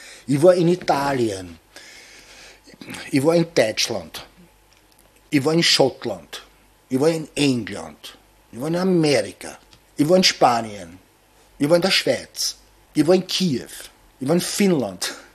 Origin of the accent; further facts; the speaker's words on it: Vienna, Austria; weil ich bin ja auch in Oschbahn aufgewachsen